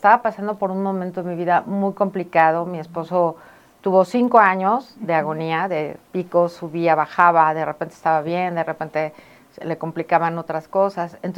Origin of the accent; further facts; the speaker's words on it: Mexico City, Mexico; now in Morelos, Mexico; Soy originaria de la Ciudad de México mm-hmm. y tengo en Morelos 15 años mm-hmm. y la verdad, pues ahorita ya soy totalmente morelense. Ya no regreso a la Ciudad de México.